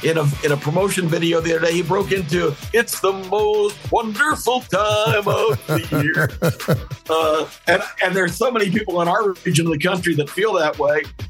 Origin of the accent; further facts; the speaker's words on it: Georgia, United States; So I'm more Alabama than Auburn, but I grew up in Georgia.